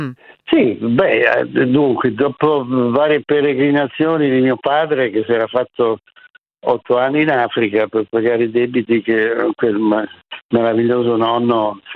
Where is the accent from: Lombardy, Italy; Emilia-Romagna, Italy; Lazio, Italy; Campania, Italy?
Lombardy, Italy; Milan; also born or lived in Genoa / Crotone; io sono nato di passaggio a San Pier d'Arena, a Genova, poi sono andati a Crotone, a Calabria, seguiva questa impresa, finalmente ci siamo stabilizzati, si è stabilizzata i miei genitori a Milano, io avevo 4 anni, Gianfranco 8.